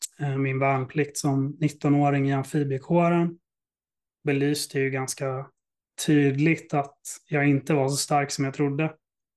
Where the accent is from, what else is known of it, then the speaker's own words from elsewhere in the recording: Norrland, Sweden; min barndom i Norrland med en skilsmässa